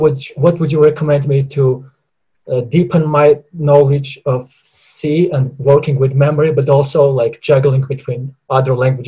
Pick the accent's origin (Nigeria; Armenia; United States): Armenia; English is a second language; and I'm from Armenia.